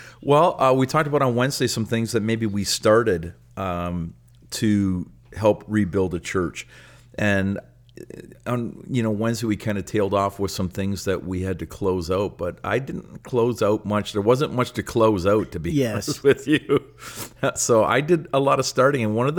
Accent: Simcoe, Ontario, Canada; My hometown named after him. Right. Simcoe Street.

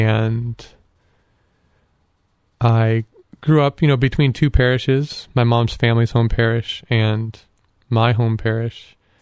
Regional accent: Massillon, Ohio, United States; So I'm from Massillon, Ohio, from a family of three boys with my parents.

